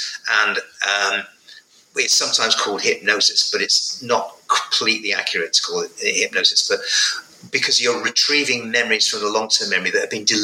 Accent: North West England, United Kingdom; But in provincial England, in Northwest England in 1972, sure, made no sense.

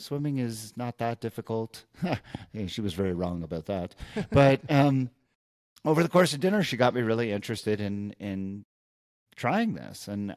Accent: Montreal, Quebec, Canada; I grew up in Montreal, after all, you know, home of the Canadiens and real ice hockey hotbed.

